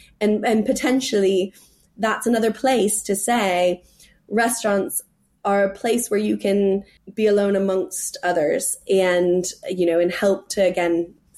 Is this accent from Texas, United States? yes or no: no; California, United States; moved away as an adult; when I first left university, I moved to New York City, and I'm from California